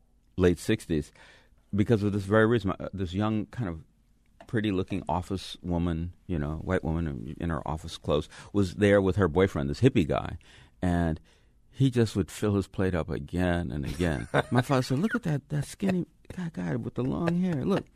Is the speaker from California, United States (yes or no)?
yes; Los Angeles, California, United States; Yeah, absolutely. I grew up in South Central.